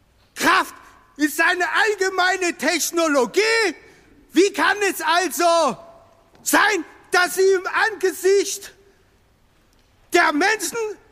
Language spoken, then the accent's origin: German; Gera, Thuringia, Germany; Ich stamme aus Wehrheim. Ich meine Gera.